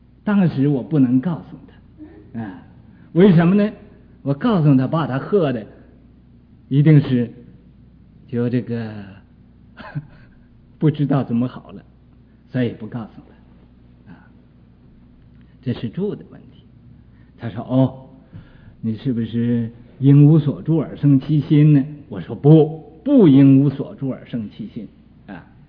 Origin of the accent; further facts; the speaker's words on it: China; 不知道还知道哦，我是中国人，没有法子忘了，这个就是个麻烦。